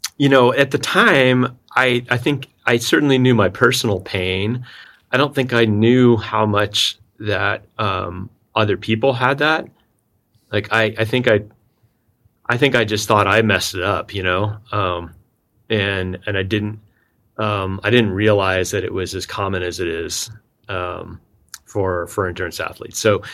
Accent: Colorado, United States; also born or lived in Seattle, United States; I also was exposed to backpacking and skiing growing up in Colorado.

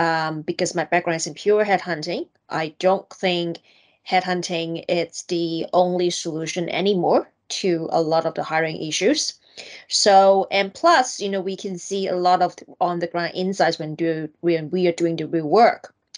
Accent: Hong Kong; I'm from Hong Kong

